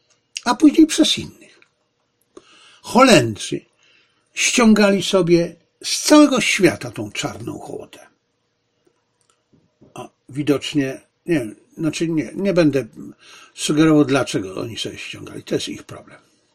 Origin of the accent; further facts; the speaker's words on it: Zabrze, Silesian Voivodeship, Poland; ja pochodzę z pogranicza. Bo Hindenburg, a później Zabrze, znaczy Hindenburg, nie. Hindenburg leżał na granicy, dosłownie na granicy polsko-niemieckiej przed 1939 rokiem.